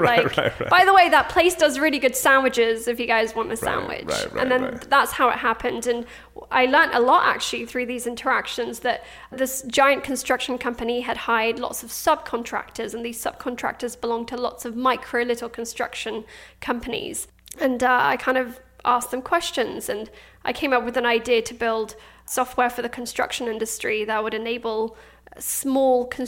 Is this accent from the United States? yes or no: no; Afghanistan; now in London, United Kingdom; From Afghanistan.